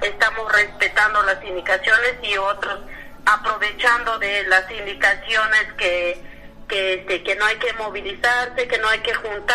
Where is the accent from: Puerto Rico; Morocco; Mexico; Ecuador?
Mexico; Coquiltel, Chiapas; Yo soy de la comunidad de Coquiltel, municipio de este Chilón, de este municipio Chilón.